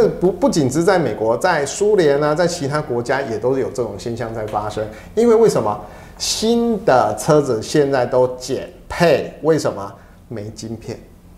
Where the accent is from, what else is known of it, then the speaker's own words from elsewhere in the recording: Taiwan; 我们台湾人最厉害的是什么、就是在 IT 方面